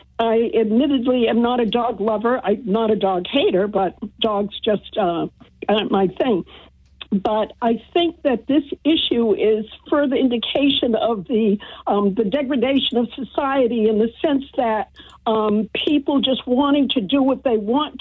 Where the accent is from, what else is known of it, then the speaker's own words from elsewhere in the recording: United States; I'm free. I'm an American.